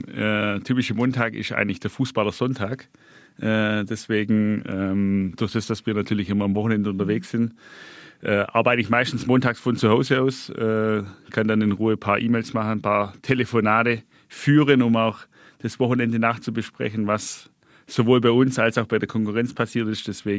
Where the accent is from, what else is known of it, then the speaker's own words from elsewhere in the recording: Baden-Württemberg, Germany; Als Schwabe bleibe ich da tatsächlich bei Linsen mit Spätzle.